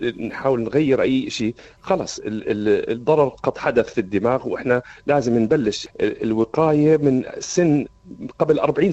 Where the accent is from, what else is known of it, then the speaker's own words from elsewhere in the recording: Jordan; عندنا أنه البدانة اللي إحنا من الأردن بنسميه الكرش وجهة